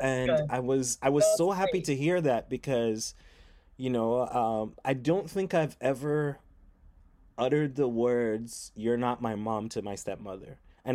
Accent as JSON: {"language": "English", "town": "Montreal", "region": "Quebec", "country": "Canada", "tie": "born there", "also_born_or_lived": "Jamaica / Haiti", "said": "I was born in Montreal. They moved to Jamaica for a bit, but then my mother separated with my dad, moved back to Montreal, then moved to Haiti. So I have this kind of trifecta of countries that I've lived in over my lifetime."}